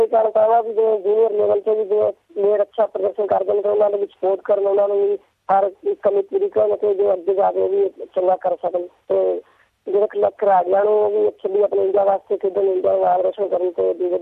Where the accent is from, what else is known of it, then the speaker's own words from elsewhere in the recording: Karnal, Haryana, India; moved away as an adult; now in Delhi, India; ਮੈਂ ਕਰਨਾਲ ਤੋਂ ਬਿਲੋਂਗ ਕਰਨਾ ਹਰਿਆਣਾ ਵਿੱਚ ਤੇ ਅਸੰਗ ਤਹਿਸੀਲ ਤੋਂ। ਤੇ ਇੱਥੇ 3 ਸਾਲ ਪਹਿਲਾਂ ਮੈਂ ਦਿੱਲੀ ਆਇਆ ਹਾਂ ਪ੍ਰੈਕਟਿਸ ਕਰਨ ਵਾਸਤੇ